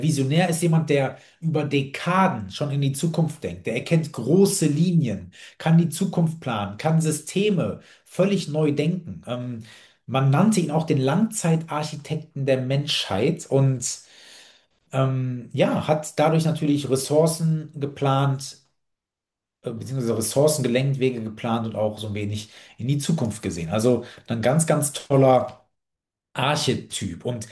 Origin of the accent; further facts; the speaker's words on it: Düsseldorf, North Rhine-Westphalia, Germany; Letztens habe ich in Düsseldorf, also hier, wo ich herkomme, ein großes Seminar gegeben